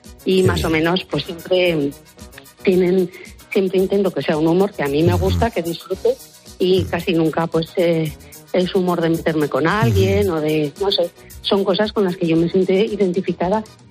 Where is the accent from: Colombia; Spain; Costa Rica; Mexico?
Spain; Aragon; porque soy muy insistente, como buena maña, cabezota